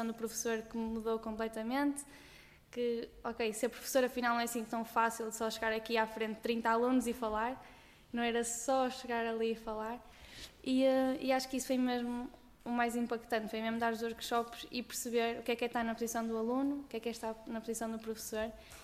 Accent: Póvoa de Varzim, Porto, Portugal; sou da Póvoa de Varzim, estou no último ano da licenciatura

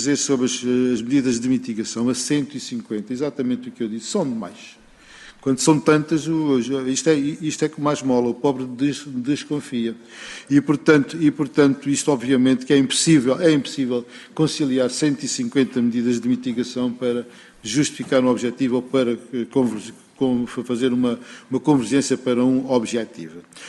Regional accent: Portugal; é uma questão que como português, basicamente me preocupa.

